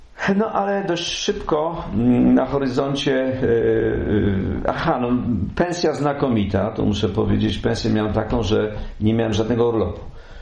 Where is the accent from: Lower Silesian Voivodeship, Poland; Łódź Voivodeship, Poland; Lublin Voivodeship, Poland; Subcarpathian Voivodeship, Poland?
Lower Silesian Voivodeship, Poland; bo ja mieszkałem jako dziecko na Sterczyka tutaj na Biskupinie